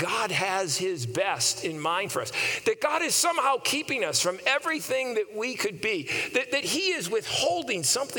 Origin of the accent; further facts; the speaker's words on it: Skowhegan, Maine, United States; when I was a little boy growing up in Maine, we lived in a small town in central Maine of Skowhegan. We also lived for a while as well in a lobstering village on the mid-coast region of Maine.